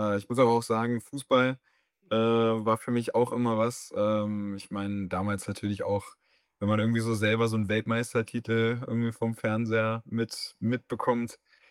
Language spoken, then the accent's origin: German; Seevetal, Lower Saxony, Germany; Es gab damals bei mir in der Nähe von meinem Heimatort Seevetal, gab es sowas, das nennt sich mobiler Dienst.